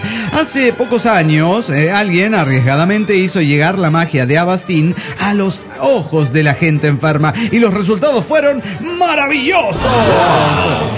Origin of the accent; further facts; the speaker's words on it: Mexico City, Mexico; del DF Mexicano.